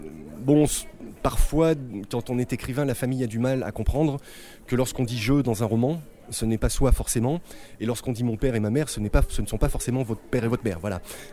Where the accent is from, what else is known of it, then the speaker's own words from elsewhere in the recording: Grenoble, Auvergne-Rhône-Alpes, France; je suis chez un éditeur bourguignon, mais pour ma part je suis grenoblois. J'ai 47 ans